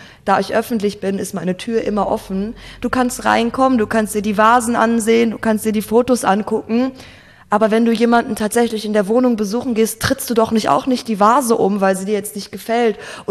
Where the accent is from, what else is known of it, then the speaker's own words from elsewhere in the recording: Gelsenkirchen, North Rhine-Westphalia, Germany; now in Berlin, Germany; für mich als Mädchen aus Gelsenkirchen und auch als Türkin, die irgendwie ein bisschen anders ist als alle anderen Türkinnen, die ich bis jetzt kennengelernt hatte, in Berlin ist es wieder anders